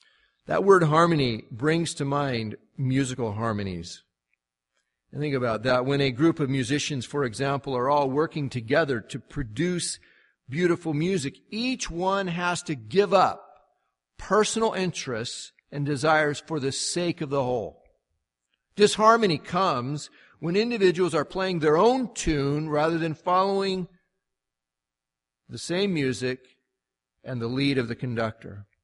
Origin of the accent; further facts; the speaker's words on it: United States; I mean, I'm an American. I come from the United States. I'm a pioneer.